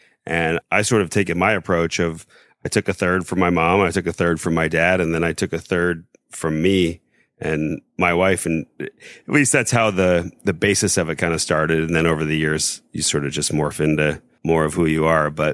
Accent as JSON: {"language": "English", "town": "Indianapolis", "region": "Indiana", "country": "United States", "said": "So I'm from Indianapolis originally."}